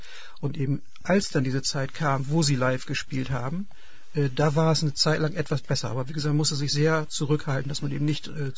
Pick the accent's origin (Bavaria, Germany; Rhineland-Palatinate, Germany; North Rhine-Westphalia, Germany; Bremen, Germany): Bremen, Germany; born there; Ich bin ja gebürtig aus Bremen.